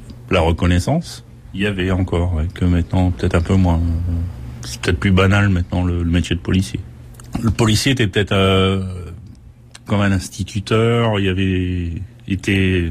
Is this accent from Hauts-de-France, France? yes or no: yes; Hauts-de-France, France; moved away as an adult; Je viens du Nord-Pas-de-Calais, pas de travail là-bas et ici il y avait des garanties.